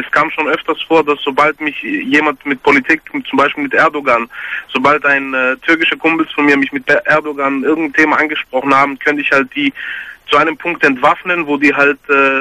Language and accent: German; Greece; ich bin selber Grieche